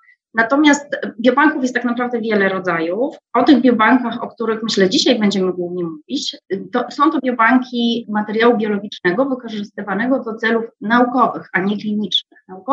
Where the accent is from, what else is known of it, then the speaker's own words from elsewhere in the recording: Wrocław, Lower Silesian Voivodeship, Poland; a jestem sama wrocławianką.